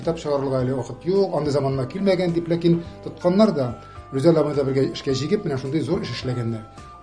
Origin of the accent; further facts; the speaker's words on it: Tatarsoveti, Chuvash Republic, Russia; ләкин минем туган авылым бар. Чувашиянең Батыр районы Татарсовета дигән авыл бар. Бик зур авыл, 500 хуҗалыклы, тарихлы, шулай ук.